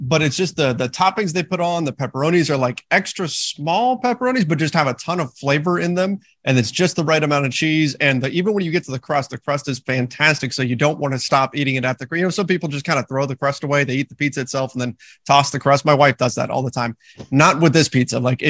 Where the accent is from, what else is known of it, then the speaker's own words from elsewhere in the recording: Mission Viejo, California, United States; I grew up in Orange County, which is a little different than L.A. I grew up in Mission Viejo, went to Mission Viejo High School and all of that, graduated from Concordia, which is in Irvine.